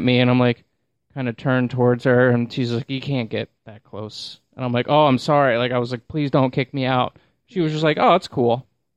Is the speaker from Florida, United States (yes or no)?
yes; St. Petersburg, Florida, United States; dude, I'm from St. Petersburg. I'm from the top, one of the top 10 dangerous cities in America.